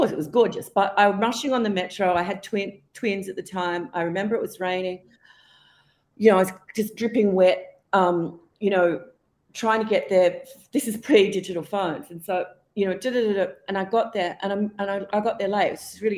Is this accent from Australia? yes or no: yes; Australia; I'm a journalist from Australia and I missed the show